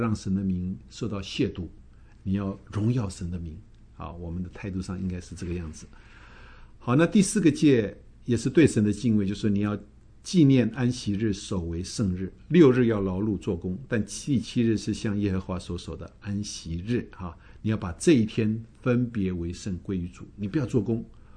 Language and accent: Chinese; China; 我们中国人还没有听过说拜太阳神的哈